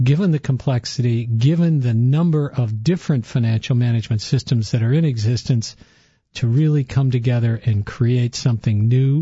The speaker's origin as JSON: {"language": "English", "town": "Ann Arbor", "region": "Michigan", "country": "United States", "tie": "born or raised there", "said": "because I grew up in Ann Arbor, went to the University of Michigan."}